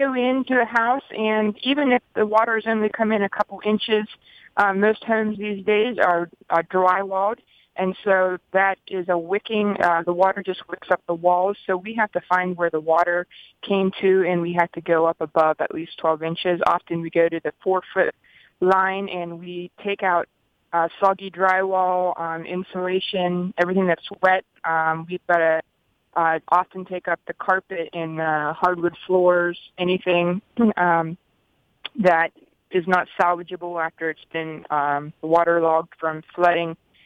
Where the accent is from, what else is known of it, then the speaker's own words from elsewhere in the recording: Franklin, Tennessee, United States; I am from the Franklin, Tennessee, just outside of Nashville.